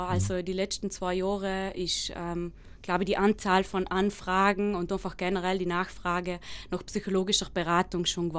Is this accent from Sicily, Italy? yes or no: no; Ulten, Trentino-Alto Adige, Italy; also born or lived in Iran; Allem noch in Ulten ganz stark verwurzelt und wird sich auch nicht ändern.